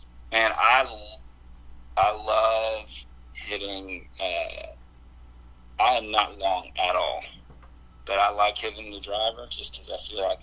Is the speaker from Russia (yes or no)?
no; Louisiana, United States; I grew up in North Louisiana, but I've lived down here South Mississippi and South Louisiana now for the last 10 or 11 years.